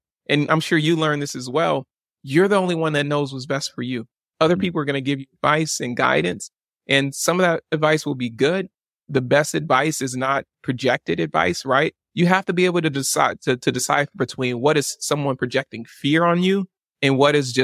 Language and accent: English; Baton Rouge, Louisiana, United States; also born or lived in New Orleans; I grew up in Baton Rouge, Louisiana. Yeah. I went to LSU. Purple was a big color there. I also grew up and spent a lot of time in New Orleans.